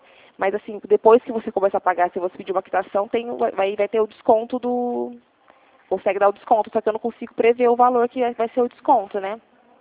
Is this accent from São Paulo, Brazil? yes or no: yes; São Paulo, Brazil; eu sou daqui do interior de São Paulo.